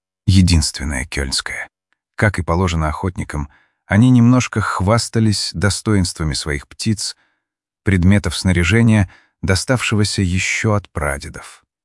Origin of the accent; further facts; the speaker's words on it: Siberia, Russia; я из Таежной Сибири